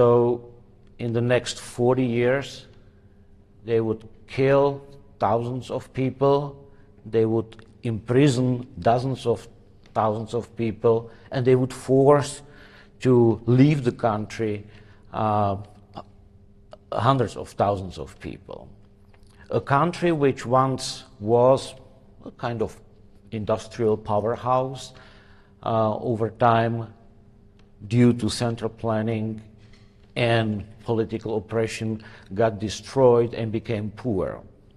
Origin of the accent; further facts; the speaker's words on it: Czechia; born there; English is a second language; I was born in Czechoslovakia, unfortunately, to the period of communism, which started there a few years after the Second World War.